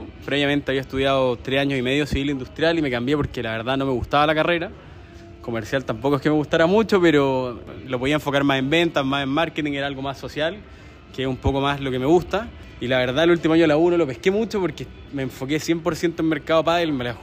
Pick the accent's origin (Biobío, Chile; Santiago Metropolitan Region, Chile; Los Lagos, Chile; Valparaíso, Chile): Valparaíso, Chile; Viña del Mar; Soy de Viña y estudiaba en Viña